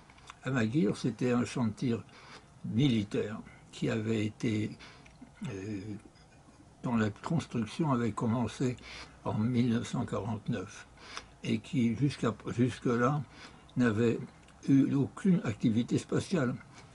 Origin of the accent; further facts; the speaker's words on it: Paris, Île-de-France, France; born there; je suis né à Paris